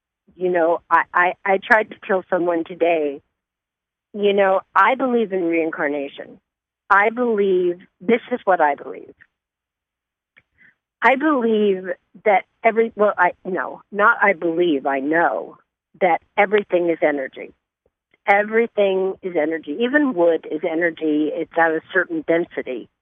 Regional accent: Ireland; I'm City Irish.

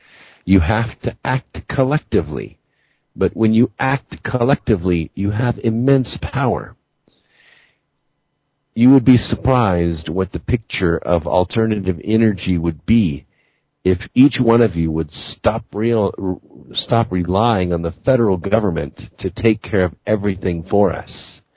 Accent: Los Angeles, California, United States; I grew up in Los Angeles, and when I would wake up in the morning at 6 o'clock before going to high school, I could see the San Bernardino Mountains from my house.

